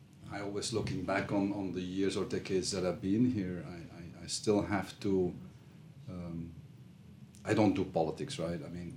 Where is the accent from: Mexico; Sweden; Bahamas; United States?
Bahamas; Yes, because I'm one of them, right? I can use my Bahamian accent if you want me